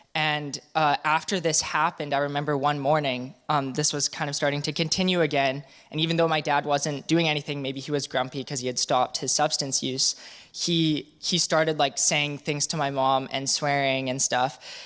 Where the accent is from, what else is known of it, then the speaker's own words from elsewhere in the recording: Terrace, British Columbia, Canada; now in Vancouver, Canada; I am not from Vancouver. I'm from Terrace, which is up north, and I come here for school.